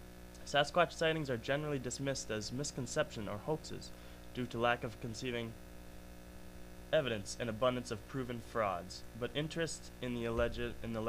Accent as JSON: {"language": "English", "region": "Michigan", "country": "United States", "said": "from Michigan"}